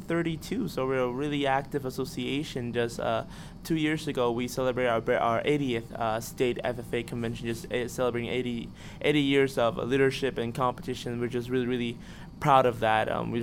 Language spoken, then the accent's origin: English; Arecibo, Puerto Rico; I work at a 102 head dairy cattle farm in Arecibo, in my hometown, in the northern part of Puerto Rico.